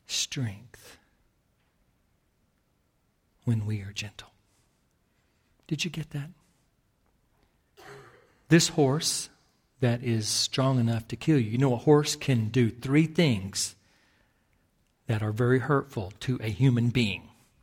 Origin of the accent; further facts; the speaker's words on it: Texas, United States; And I was raised in West Texas.